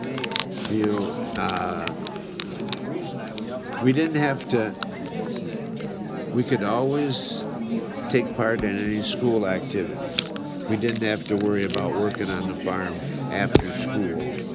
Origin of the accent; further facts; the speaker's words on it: Jackson, Michigan, United States; born there; I was born in Jackson, Michigan.